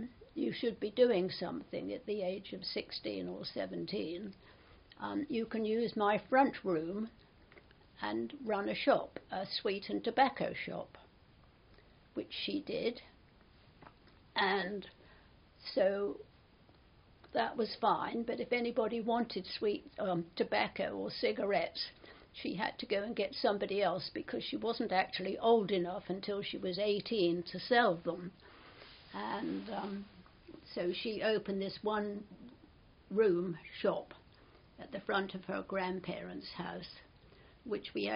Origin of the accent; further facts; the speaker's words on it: Hambledon, South East England, United Kingdom; born there; and I live in Soberton now, but I was born in Hambledon back in 1935.